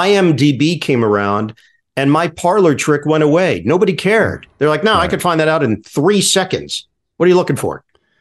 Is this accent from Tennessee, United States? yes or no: no; New York, United States; okay, look, dude, I'm from New York.